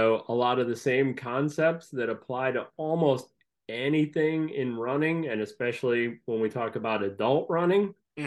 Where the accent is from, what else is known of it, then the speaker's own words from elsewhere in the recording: New England, United States; also born or lived in Montana; I grew up in New England.